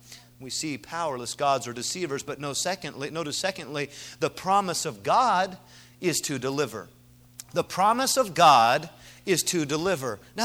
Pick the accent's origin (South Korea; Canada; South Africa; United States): South Korea; I remember as a teenage boy growing up in Korea